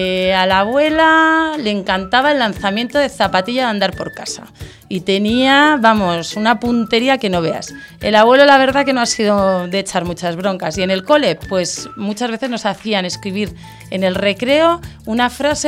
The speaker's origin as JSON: {"language": "Spanish", "town": "Pamplona", "region": "Navarre", "country": "Spain", "tie": "born there", "said": "Pues yo nací en la ciudad más bonita del norte de España, que es Pamplona."}